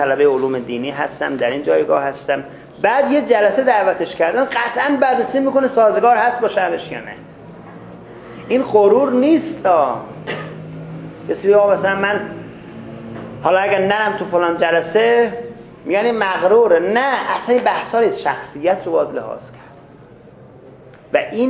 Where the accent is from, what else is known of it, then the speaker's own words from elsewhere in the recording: Iran; خیلی فرق کنه که بعد قیافه فهمید که ما ایرانی هستیم